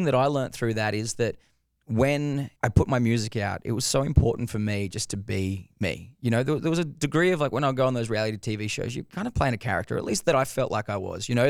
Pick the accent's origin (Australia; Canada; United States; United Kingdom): Australia; that really connected back home in Australia, and that allowed me to kind of tour around my home country.